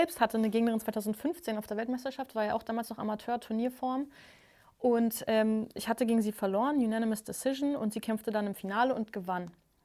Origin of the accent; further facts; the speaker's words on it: East Germany, Germany; born there; Und wir haben ja als DDR-Sportler, ich bin ja auch in der DDR geboren, genauso wie